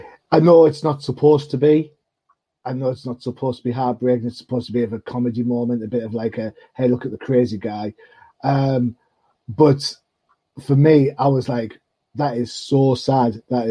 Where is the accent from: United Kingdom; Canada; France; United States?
United Kingdom; I know I'm Brit